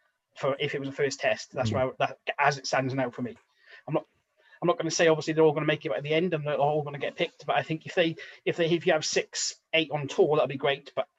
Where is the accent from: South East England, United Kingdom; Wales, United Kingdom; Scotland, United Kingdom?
Wales, United Kingdom; I'm going to say it, whether people listen to me as a Welshman or not